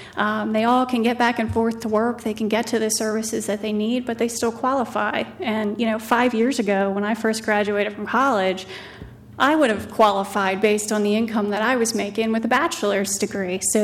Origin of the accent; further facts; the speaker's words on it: Seaford, Delaware, United States; I'm from Seaford, and I'm a board member of the Land Trust. I also serve on the board of Habitat for Humanity here in Sussex County.